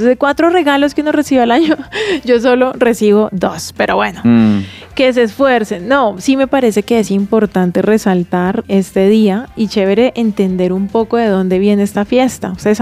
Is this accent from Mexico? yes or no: no; Colombia; Yo no sé si porque yo soy colombiana